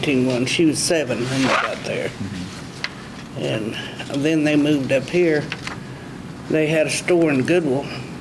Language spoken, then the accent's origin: English; Shattuck, Oklahoma, United States; born there; No, I was born in Shattuck. I didn't intend to be. I intended to be born in Spearman, but...